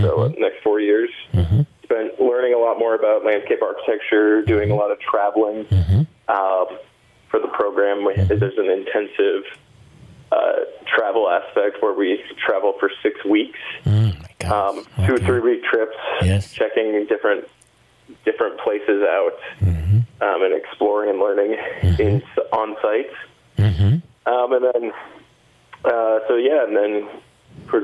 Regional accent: Forest City, United States; Yeah, I'm from Forest City, grew up in Forest City.

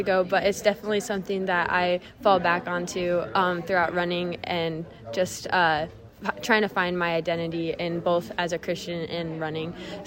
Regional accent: Forest City, Iowa, United States; Yeah, it's growing up in Forest City my whole life, I'm kind of used to the small town aspect of it.

